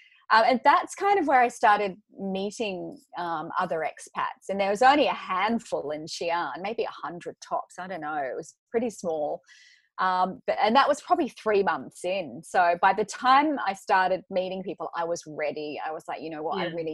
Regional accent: New Zealand; also born or lived in Sydney, Australia; Well, it, obviously James British and I'm from New Zealand, but that was our home together, and also family, you know.

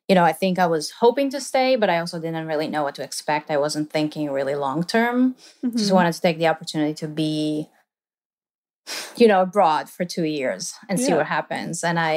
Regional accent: Tel Aviv, Tel Aviv District, Israel; moved away as an adult; So I was born in Tel Aviv, Israel. I grew up there. You know, I didn't grow up in the city so much. It was kind of a neighborhood sort of on the outskirts of the city. So it was a little suburban, basically.

